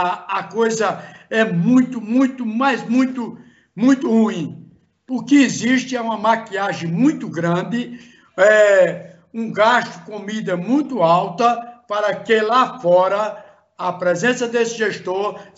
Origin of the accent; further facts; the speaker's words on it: Toritama, Pernambuco, Brazil; eu tinha a certeza e tenho a certeza que Toritama tem outros amigos também pleiteando